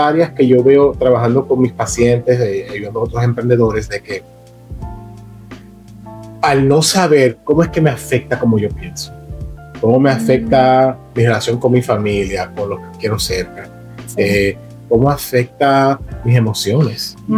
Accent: Dominican Republic; now in Grand Rapids, United States; Incluso en mi país, en República Dominicana

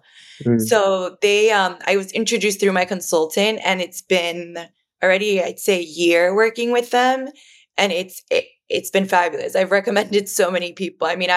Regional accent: Miami, Florida, United States; growing up in Miami, our uniform was bathing suit cover-ups.

